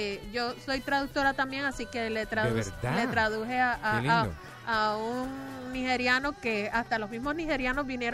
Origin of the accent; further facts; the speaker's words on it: Puerto Rico; born there; Bueno, yo nací en Puerto Rico, en la Isla del Encanto. No sueno muy boricua, culpa de mi esposo.